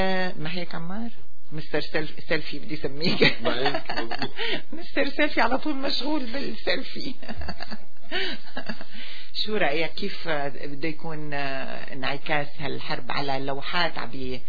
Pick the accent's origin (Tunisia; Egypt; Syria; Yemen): Syria; خصوصا بلدنا سوريا